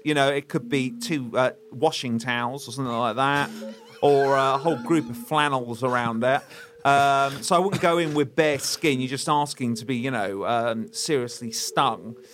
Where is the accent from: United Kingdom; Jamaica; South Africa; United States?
United Kingdom; It's not xenophobic because we're all British.